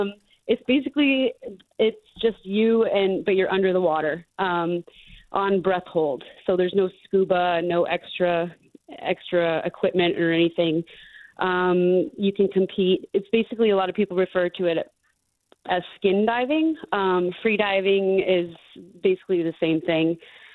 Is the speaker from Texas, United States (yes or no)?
no; Maine, United States; also born or lived in Hawaii; I lived in Hawaii for a long time. I'm originally from Maine and I'm back here now.